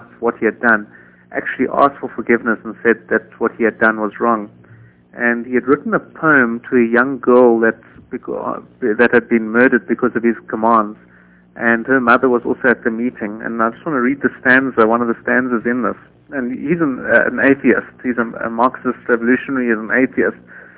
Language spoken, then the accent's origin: English; Cape Town, Western Cape, South Africa; born there; Yeah, I was born in Cape Town. I'm a native African. I was born, yes, on the southern tip of Africa in Cape Town.